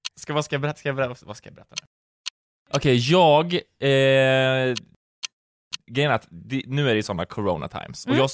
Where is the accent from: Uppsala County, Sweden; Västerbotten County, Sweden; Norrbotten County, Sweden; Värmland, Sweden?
Värmland, Sweden; Karlstad; moved away; för när jag var hemma och bodde hemma i Karlstad var 16 år